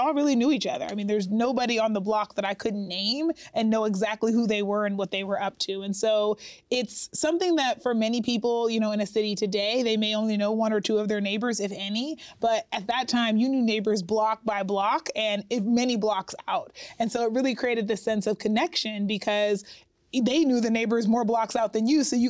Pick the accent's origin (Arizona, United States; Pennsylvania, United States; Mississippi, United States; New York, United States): Pennsylvania, United States; Pittsburgh; Yeah, I grew up in the Hill District in Pittsburgh, which famously is the neighborhood that August Wilson wrote his Century series about.